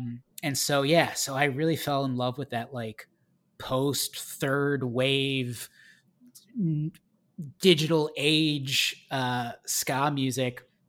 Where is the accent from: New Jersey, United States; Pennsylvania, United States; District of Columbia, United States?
Pennsylvania, United States; Philadelphia; I'm from Philadelphia, Pennsylvania.